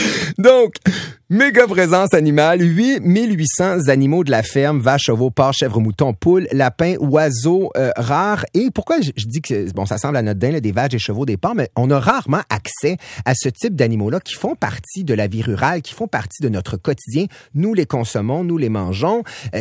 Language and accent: French; Saint-Jean-sur-Richelieu, Quebec, Canada; Ben, moi, je viens de Saint-Jean-sur-Richelieu et on a des fermiers dans notre famille plus loin.